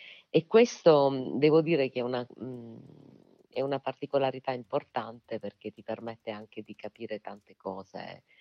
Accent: Apulia, Italy; Noi abbiamo come pugliesi un titolo importantissimo, perché ci riguarda, diciamo, da vicino.

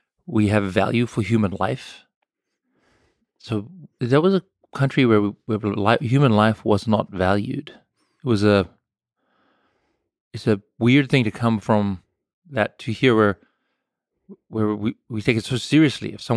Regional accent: South Africa; so I grew up in apartheid South Africa, but more specifically, the fall of apartheid. So it was the 80s, I was a teenager in the 80s

